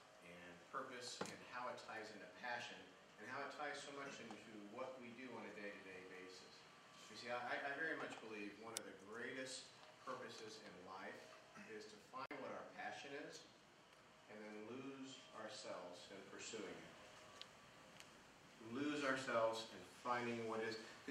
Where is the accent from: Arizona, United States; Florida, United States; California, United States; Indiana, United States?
Florida, United States; Jacksonville; The day I turned 16, I grew up in Jacksonville, and there was a pizza place there called The Loop.